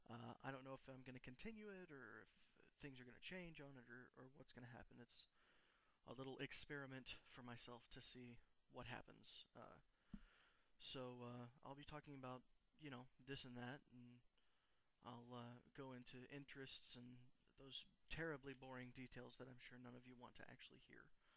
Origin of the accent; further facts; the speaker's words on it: Houston, Texas, United States; I'm from Houston, Texas, or just about. I am 29